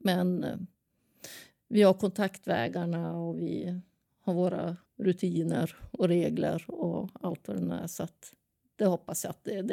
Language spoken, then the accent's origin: Swedish; Norra Hammar, Jönköping County, Sweden; jag kommer från Norra Hammar, det är 5 kilometer därifrån, ett brukssamhälle där.